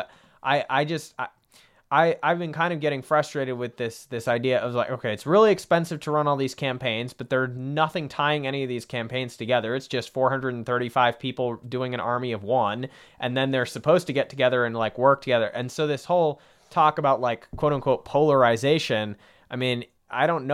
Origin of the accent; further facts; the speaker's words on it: Massachusetts, United States; And, you know, we're both from Massachusetts